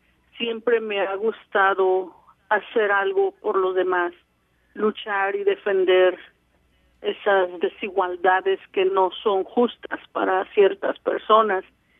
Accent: Izúcar de Matamoros, Puebla, Mexico; Estaba en un grupo en mi pueblo se llama Izúcar de Matamoros

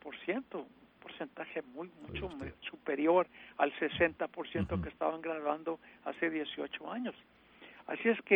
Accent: Texas, United States; Aquí en este estado, que yo puedo hablar porque aquí nací, aquí me crié, en Texas

